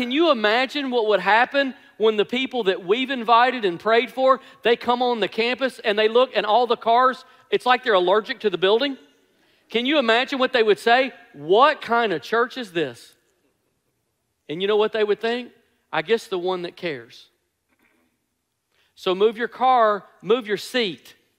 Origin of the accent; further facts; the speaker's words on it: Memphis, Tennessee, United States; So I grew up in Memphis.